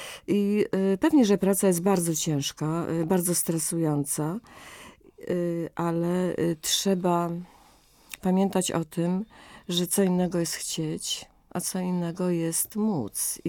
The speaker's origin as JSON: {"language": "Polish", "town": "Łódź", "region": "Łódź Voivodeship", "country": "Poland", "said": "Ja jako łodzianka muszę powiedzieć, że ten projekt bardzo mnie cieszy"}